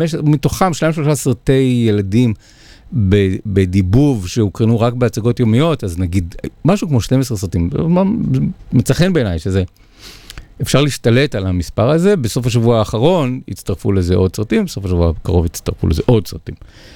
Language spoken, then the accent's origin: Hebrew; Rishon LeZion, Central District, Israel; אבל כילד ב-1981 בראשון, הייתי בשוכנע שזה שיר על ראשון.